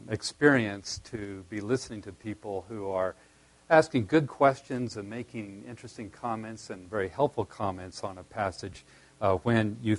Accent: California, United States; I'm from Southern California

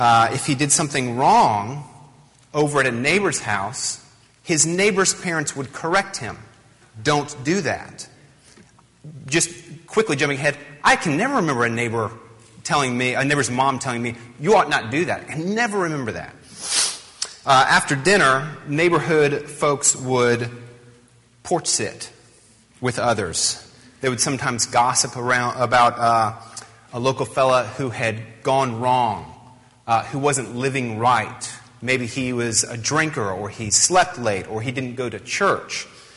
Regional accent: Atlanta, Georgia, United States; I'm from Atlanta, Georgia. Georgia is a state kind of near the Atlantic Ocean. It's a little below Tennessee, for those of you unfamiliar with the South.

